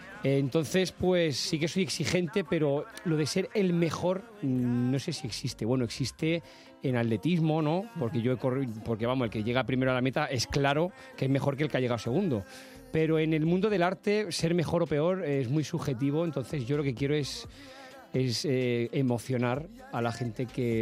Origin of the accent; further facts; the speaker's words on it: Barcelona, Catalonia, Spain; born there; Bueno, yo soy nacido en Barcelona.